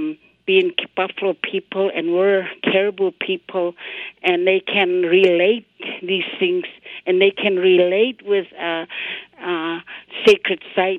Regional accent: Arctic Village, Alaska, United States; I'm from Arctic Village, Alaska. Arctic Village is located about 110 miles northeast of Arctic Circle, and in Alaska, most northern Indian village.

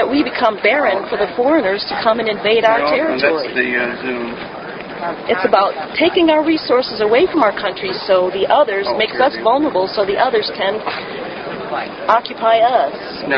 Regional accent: Phoenix, Arizona, United States

